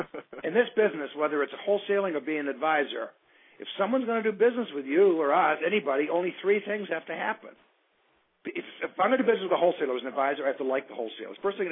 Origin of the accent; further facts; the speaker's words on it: Boston, Massachusetts, United States; I'm from Boston.